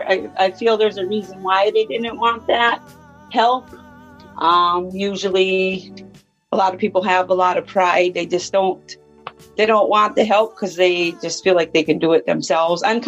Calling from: Minnesota, United States; Minnesota.

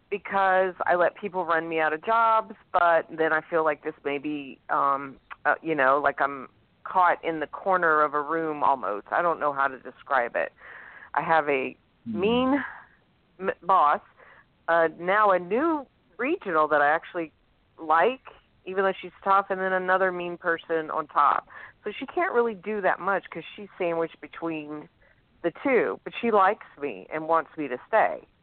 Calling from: Louisiana, United States; I'm calling from Louisiana

